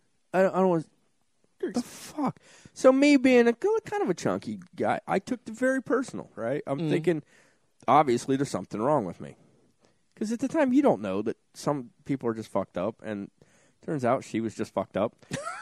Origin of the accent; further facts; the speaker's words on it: Ohio, United States; moved away; I was born in Ohio, but I moved out of Ohio in the late 80s. And Stu and I both moved. Well, I moved back to Ohio.